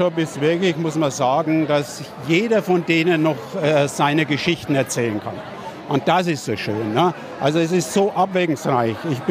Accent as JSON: {"language": "German", "town": "Stockheim", "region": "Bavaria", "country": "Germany", "said": "Wir sind von Stockheim und sind extra mit der Tagespflege reingekommen"}